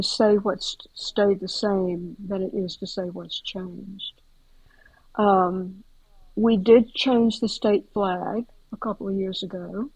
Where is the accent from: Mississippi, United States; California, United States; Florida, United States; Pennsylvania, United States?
Mississippi, United States; Pontotoc; I've gone back and worked in the little library in Pontotoc is the name of my hometown. It's an Indian name.